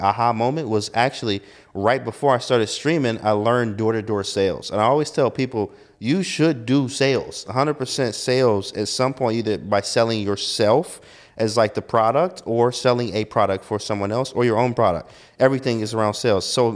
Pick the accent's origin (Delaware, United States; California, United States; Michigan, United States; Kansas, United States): Michigan, United States; You know, I'm from Michigan. So 4, 5, 6 inches, I'm out there knocking on doors.